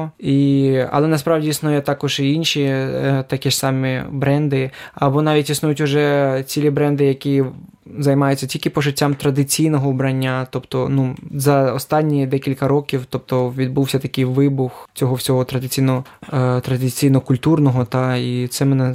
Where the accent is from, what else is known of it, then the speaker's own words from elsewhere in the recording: Chernihiv, Chernihiv Oblast, Ukraine; German is a second language; moved away as an adult; diese traditionelle Vishivanka habe ich aus meiner Heimatstadt Chernihiv mitgenommen, als diese Stadt im März 2022 belagert war.